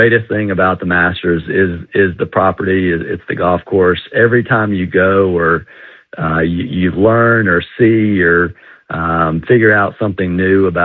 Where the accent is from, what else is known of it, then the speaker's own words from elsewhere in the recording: Georgia, United States; Yeah, so Skip, as a Georgia native, it certainly holds a special place in my heart, you know, being from born and raised in Georgia.